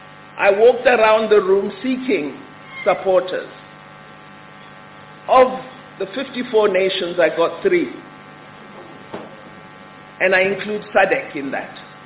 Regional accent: South Africa; Because as South African leadership, our trade union movement was able to marshal under the worst oppressive chains

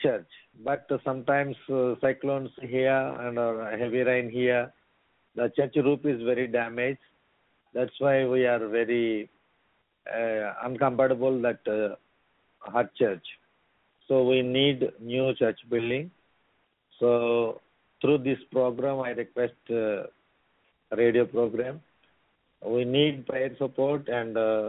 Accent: India; Yes, I am from India

